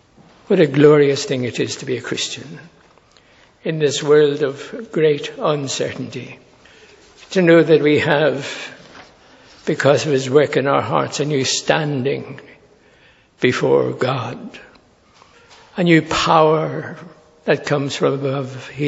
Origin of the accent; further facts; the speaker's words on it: Ireland; I find it difficult to say that as an Irishman.